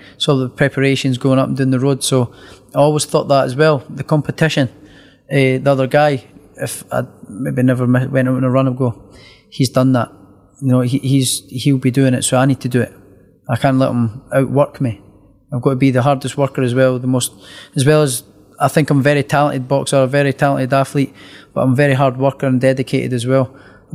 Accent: Scotland, United Kingdom; And me being Scottish and I hate the rain.

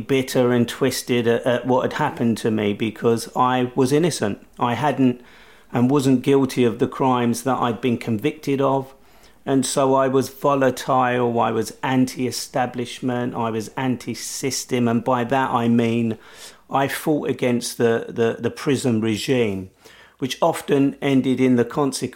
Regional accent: London, United Kingdom; So at the age of 20, as a Londoner, I was arrested.

